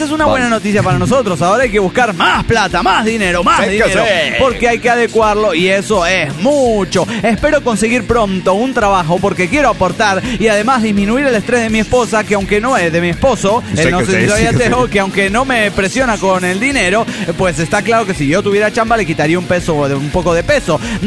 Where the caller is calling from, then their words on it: Mexico City, Mexico; del DF mexicano